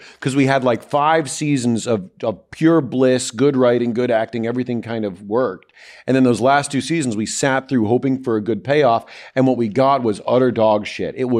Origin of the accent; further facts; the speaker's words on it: Florida, United States; also born or lived in Philadelphia; I was raised in Florida, but I spent so much time in Philly, I kind of stopped saying I was from Florida